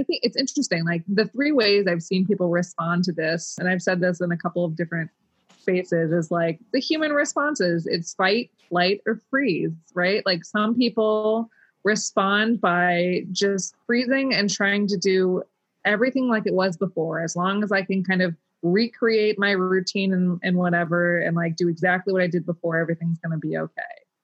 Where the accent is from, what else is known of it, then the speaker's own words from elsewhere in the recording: Indiana, United States; I'm from Indiana, Mary.